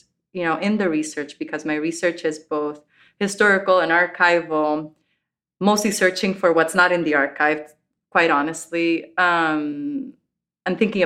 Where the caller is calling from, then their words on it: Bayamón, Puerto Rico; I am joining you from Bayamón, Puerto Rico.